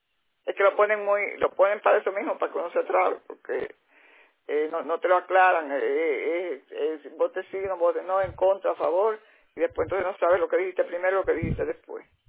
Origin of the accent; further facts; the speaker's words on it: Cuba; born there; Soy cubana de nacimiento.